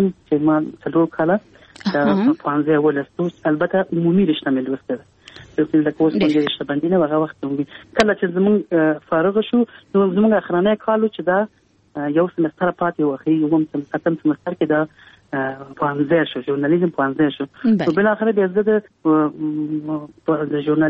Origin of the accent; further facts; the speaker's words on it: Kabul, Afghanistan; زه په کابل کې پیدا یم.